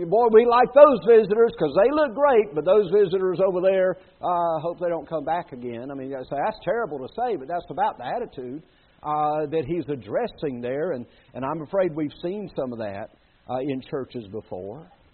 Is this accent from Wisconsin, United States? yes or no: no; South Carolina, United States; And I'd say, no, we're from South Carolina. We're just on vacation.